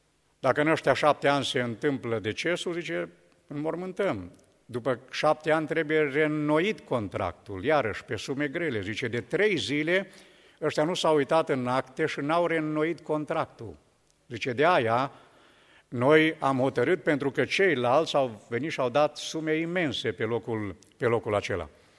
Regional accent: Romania; born there; Zice, m-am născut în România. Da, eu sunt născut în România. Odată m-am născut în România.

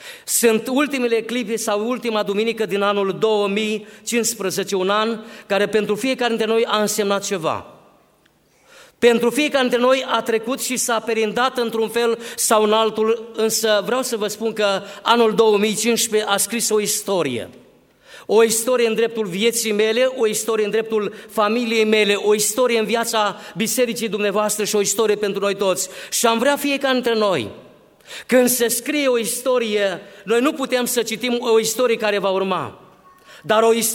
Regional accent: Romania; moved away as an adult; now in Athens, Greece; fiecare de noi provenim din România. Eu, în Grecia, în Atena, unde stau în 25 de ani

